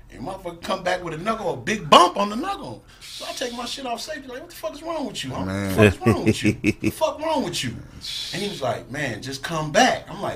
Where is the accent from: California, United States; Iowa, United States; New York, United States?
California, United States; Compton; You know, I'm from Compton, homie, so it is what it is.